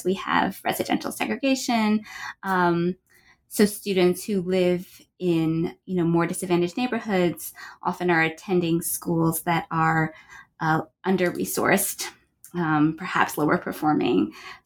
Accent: United States; I first got interested in the topic because I'm Asian American, and my parents are immigrants from Taiwan.

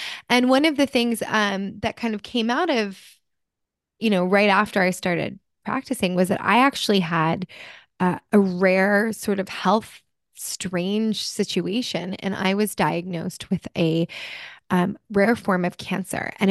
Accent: New Jersey, United States; also born or lived in New York City; I grew up in New Jersey and New York City, so I definitely had a little bit of a jaded New Yorker attitude towards it all.

